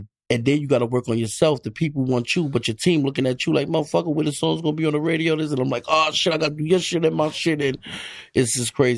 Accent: Bronx, New York, United States; No, they from the Bronx. I'm from the Bronx.

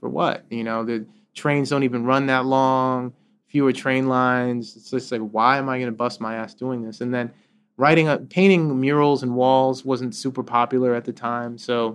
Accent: Queens, New York, United States; I could relate to it in that where I grew up in Queens, which the double R train at the time, now it's the N line, it was called the double R

